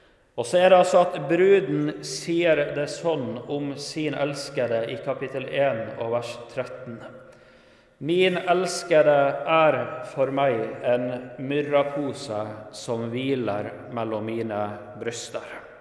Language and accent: Norwegian; Troms, Norway; Jeg kommer fra Troms, bor i en liten bygd som heter Korvikhamn